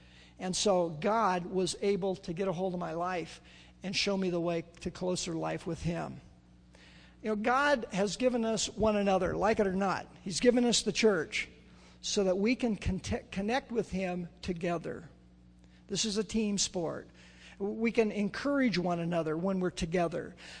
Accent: Chico, California, United States; I was raised in the Catholic Church in Chico, and I really didn't know there were other churches in Chico besides the Catholic Church.

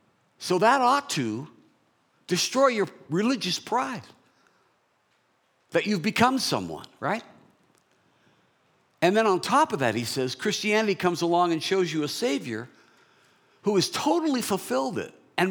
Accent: Los Angeles, California, United States; because I grew up in Los Angeles, so I got to see a lot of football at the Coliseum growing up.

